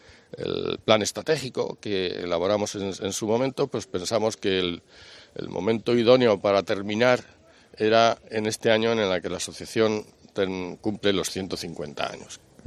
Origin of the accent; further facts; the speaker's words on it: Hellín, Castilla-La Mancha, Spain; also born or lived in Albacete; yo soy albaceteño, por lo tanto, desde muy niño, aunque desde luego buena parte de mi infancia y de mi juventud la pasé en Hellín, pero desde niño he estado vinculado y mis padres son de aquí, toda mi familia paterna es de aquí, de Albacete